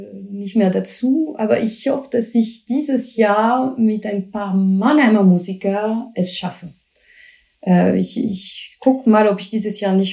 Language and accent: German; Bordeaux, Nouvelle-Aquitaine, France; moved away; Ich bin in Bordeaux aufgewachsen. Und wenn du mich fragst, ob ich irgendwann zurück nach Frankreich gehe, dann vielleicht irgendwann ans Meer.